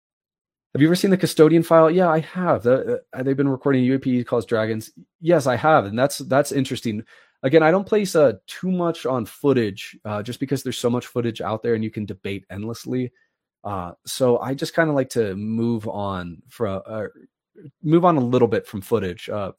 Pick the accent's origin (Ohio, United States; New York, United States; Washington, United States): Ohio, United States; Cincinnati; I hope one day I can go to his archive in Cincinnati, my hometown, and look into there.